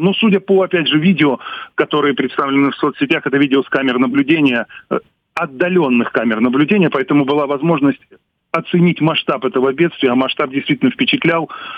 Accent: Yevpatoria, Crimea, Ukraine; поскольку я коренной евпаториец, я родился здесь

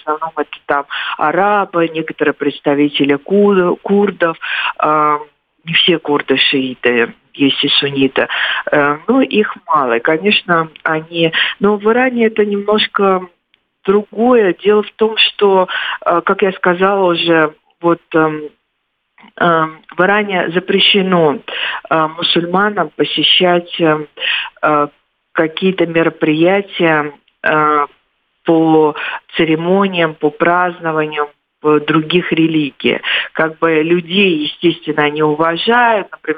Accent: Baku, Azerbaijan; Я сама, хотя родилась и выросла в Баку

